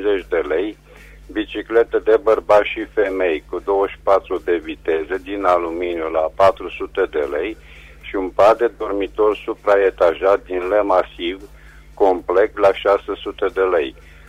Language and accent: Romanian; Reșița, Caraș-Severin, Romania; din Reșița